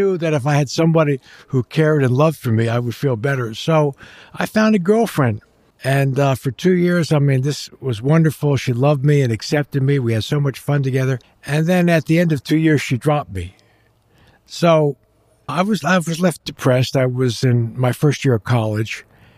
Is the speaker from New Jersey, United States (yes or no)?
yes; New Jersey, United States; My grandparents are from Italy. They immigrated to the States. So I grew up in New Jersey, went to University of Maryland, undergraduate, then Dallas Seminary.